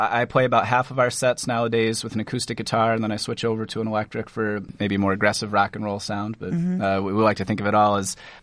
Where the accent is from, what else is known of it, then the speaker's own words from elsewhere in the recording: Quasqueton, Iowa, United States; I'm from Buchanan County, so the town is called Quasquetin. A really small town, like 550 people, close to Waterloo. Independence is the county seat there.